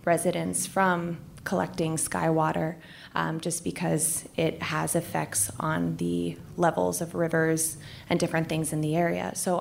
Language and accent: English; Tucson, Arizona, United States; I'm from Tucson, Arizona.